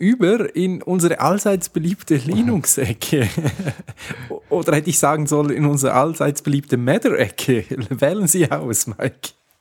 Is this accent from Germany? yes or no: no; Switzerland; Ja, bei uns in der Schweiz gibt es bei euch auch schon mittlerweile wieder Bank